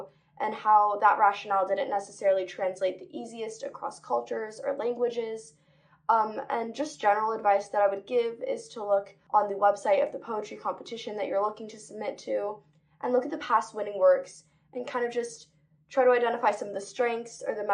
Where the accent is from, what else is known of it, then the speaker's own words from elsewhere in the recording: San Diego, California, United States; I'm a writer from San Diego, California, and a current freshman at Harvard University studying economics and English.